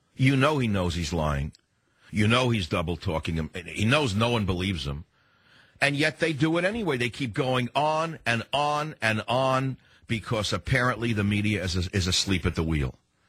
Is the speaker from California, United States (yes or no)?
yes; San Francisco, California, United States; Now let's go across the country to my hometown of San Francisco.